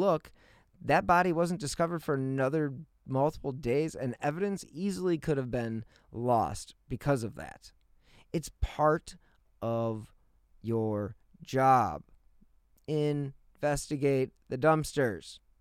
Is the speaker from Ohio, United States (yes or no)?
yes; Cleveland, Ohio, United States; I am from Cleveland. I remember when this poor man disappeared.